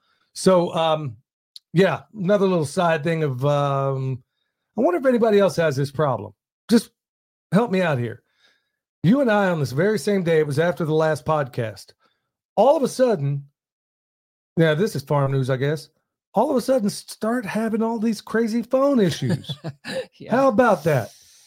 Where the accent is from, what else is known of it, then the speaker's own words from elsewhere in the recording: Oklahoma, United States; that part of where I grew up in Oklahoma, believe me, it was made known to me just about every single day that I didn't look like everybody else.